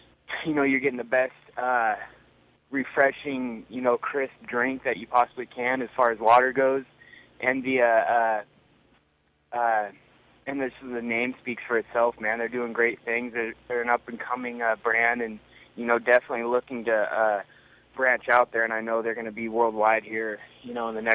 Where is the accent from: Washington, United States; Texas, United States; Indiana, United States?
Washington, United States; Okanogan; Okanagan, yeah, it's where I grew up. It's like 90 minutes north of Wenatchee, if you have any clue where that's at. It's kind of by the Canadian border. Just a little